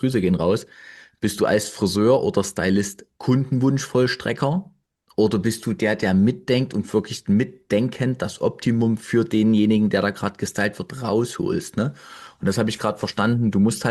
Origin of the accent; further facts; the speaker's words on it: Weinböhla, Saxony, Germany; ich komme ja ursprünglich aus Weinböhla bei Meißen bei Dresden, da gibt es jetzt nicht so wahnsinnig viel